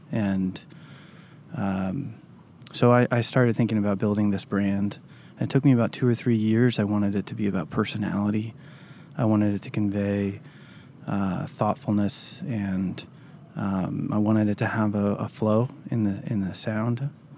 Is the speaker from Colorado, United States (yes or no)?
yes; Boulder, Colorado, United States; I grew up in Boulder, Colorado.